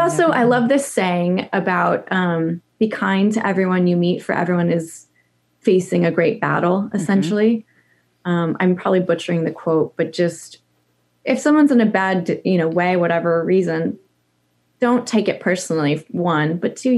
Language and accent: English; Idaho, United States; when I was growing up in Idaho.